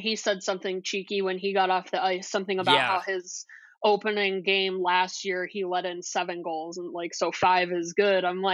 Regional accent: Toledo, Ohio, United States; My Red Wings, that was who I was a fan of growing up in Toledo and being friends with Gordie Howe's grandchildren.

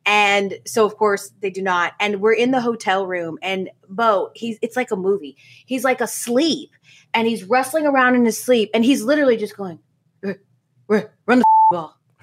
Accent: Atlanta, Georgia, United States; I am from Atlanta, but my family's from Denver.

